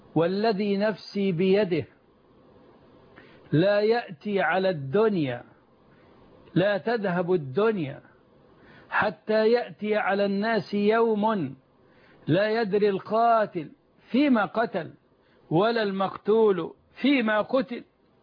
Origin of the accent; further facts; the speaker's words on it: Egypt; يا رب صن بلادنا مصر